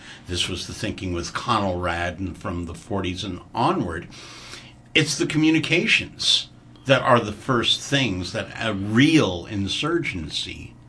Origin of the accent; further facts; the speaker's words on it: New York, United States; And this is a movie I cannot bear to watch, being a New Yorker.